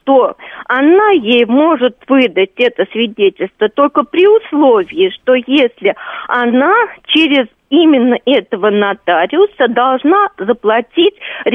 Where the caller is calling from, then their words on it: Elektrostal, Moscow Oblast, Russia; я из Электростали звоню